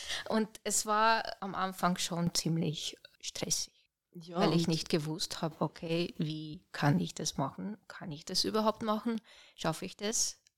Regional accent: Slovenia; German is a second language; now in Austria; Also als ich schon erwähnt habe, ich komme aus Slowenien und dort schaut das Leben ein bisschen anders aus. Und als ich nach Österreich gekommen bin

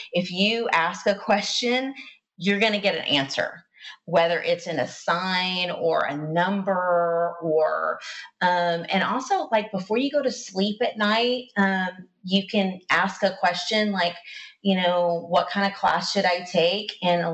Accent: the South, United States; You know, I'm from the South. We just say things different.

